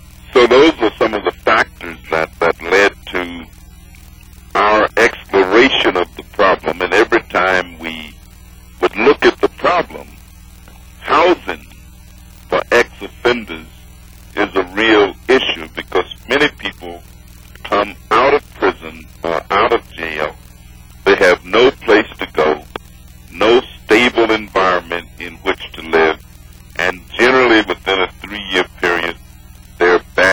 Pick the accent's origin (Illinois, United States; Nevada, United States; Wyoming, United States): Illinois, United States; Chicago; Well, you know, I'm from Chicago, and I represent a very diverse district.